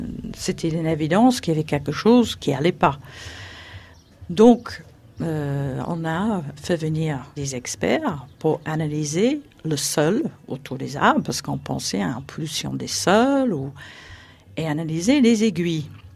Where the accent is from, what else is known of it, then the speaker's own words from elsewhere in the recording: England, United Kingdom; now in France; je suis anglaise qui habite dans le village de Leruto depuis 22 ans